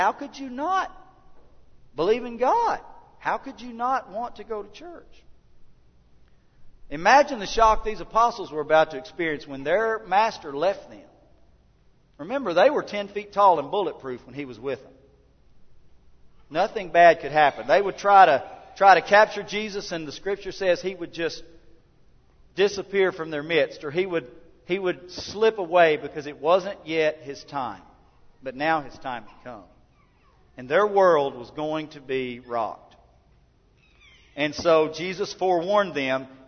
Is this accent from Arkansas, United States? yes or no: yes; Des Arc, Arkansas, United States; And I moved away from Des Arc, Arkansas, and met people who didn't go to church.